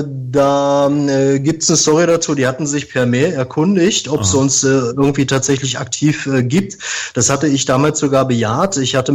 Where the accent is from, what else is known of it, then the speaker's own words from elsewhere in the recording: Saxony-Anhalt, Germany; Wir kommen aus Sachsen-Anhalt, aus einem, ja, aus einer Kleinstadt zwischen Magdeburg und Halle